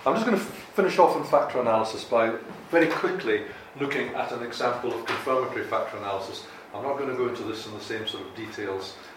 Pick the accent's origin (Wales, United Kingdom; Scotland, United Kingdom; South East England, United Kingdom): Scotland, United Kingdom; I'm from the UK. I'm from Scotland. So my accent isn't quite the same as Norman's.